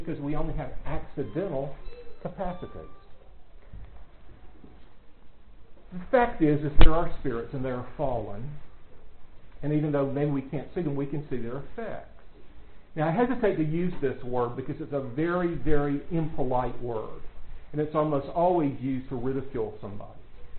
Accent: United States; I grew up in America hearing how terrible communism is.

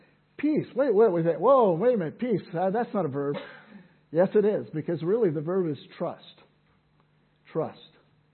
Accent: Fresno, California, United States; I grew up in Fresno, California. It's a grapevine area. It's vineyard area all around there.

